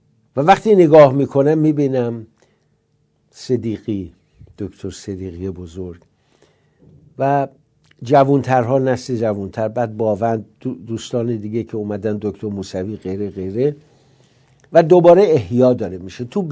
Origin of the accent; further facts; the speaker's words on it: Iran; به عنوان یک ایرانی خجالت کشیدم